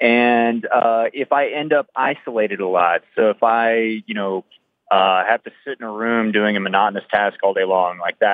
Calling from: Lafayette, Colorado, United States; Calling from Lafayette, Colorado.

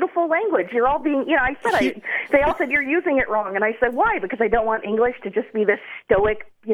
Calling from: Phoenix, Arizona, United States; I'm calling from Phoenix, Arizona.

